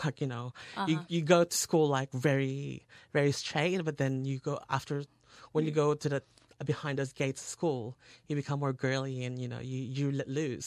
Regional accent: Philippines; accent: Filipino; And because my Filipino accent was very strong.

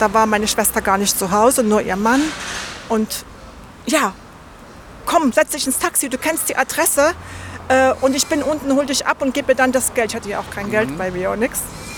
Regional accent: East Germany, Germany; Ja, ich bin aus Ostdeutschland und ich war damals 31, als die Mauer gefallen ist.

